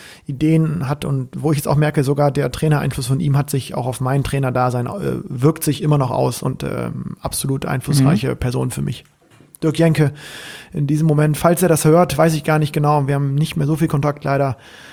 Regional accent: Bremen, Germany

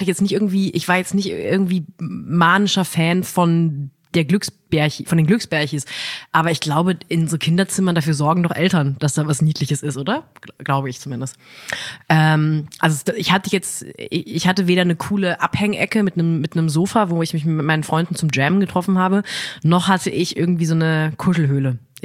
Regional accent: Ettenheim-Münchweier, Baden-Württemberg, Germany; ich bin auch in Ettenheim-Münchweier groß geworden. Das heißt, ich bin nicht mehr in der Stadt groß geworden, sondern ich musste dann nochmal 3 Kilometer Feldweg fahren, um zum ersten Supermarkt zu kommen.

